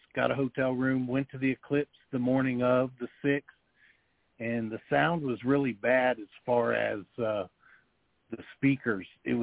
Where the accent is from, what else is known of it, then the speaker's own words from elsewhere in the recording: Dayton, Ohio, United States; basically, I'm born and raised in Dayton, Ohio. Lived here all my life